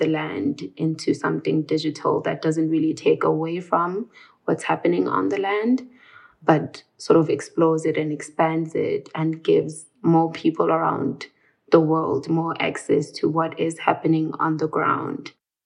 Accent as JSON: {"language": "English", "country": "South Africa", "said": "I am a South African artist"}